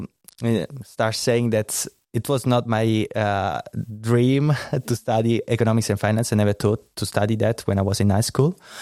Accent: Rome, Lazio, Italy; English is a second language; as you can also hear from my accent, I come from Italy, specifically from Rome. I've been living there for most of my life. It's quite nice and a dynamic city, as you might know.

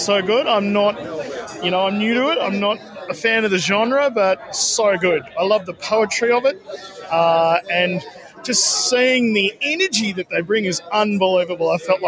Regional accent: Murrumbeena, Victoria, Australia; from Murrumbeena.

